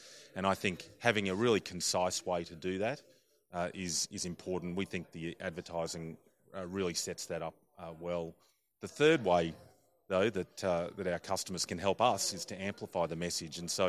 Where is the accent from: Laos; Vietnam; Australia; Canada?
Australia; now in United States; You may have detected my accent. I'm an Australian, and so I have a unique perspective of having lived in both the Australia and the US.